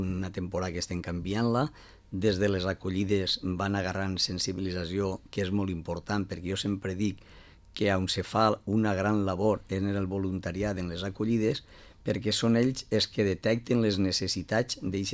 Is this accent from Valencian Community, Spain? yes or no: yes; Vila-real, Valencian Community, Spain; que això passi en el meu poble, en Villarreal, on jo pensava que tot funcionava bé